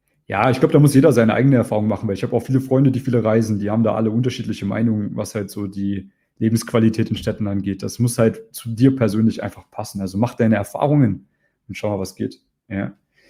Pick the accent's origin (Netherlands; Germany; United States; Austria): Germany; East Germany; Ich bin halt ein Ostdeutscher. Wir sind halt anders drauf. Wir sind so ein bisschen rougher, so ein bisschen rauer